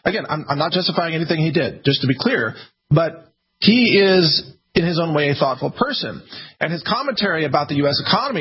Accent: United States; I would just prefer, as an American, to drive on the right side of the road in Australia

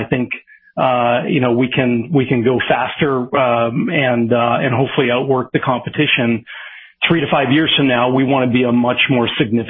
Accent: Canada; I grew up in Canada on a small farm outside of a small town in the middle of the country.

